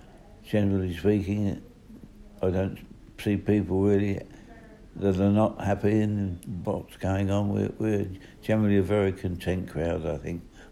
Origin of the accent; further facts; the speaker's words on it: London, United Kingdom; I'm from East London. We had a shop in Canning Town, East 16.